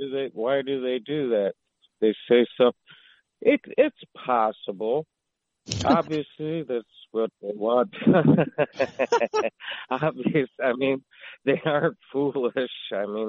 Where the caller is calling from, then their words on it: United States; you calling from the USA.